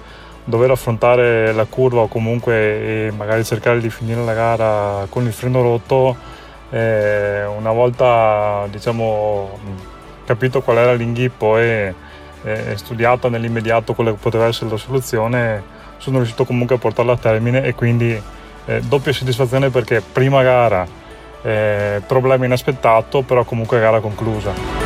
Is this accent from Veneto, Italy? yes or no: yes; Piove di Sacco, Veneto, Italy; perché comunque io sono di Piove di Sacco, però ho origini veneziane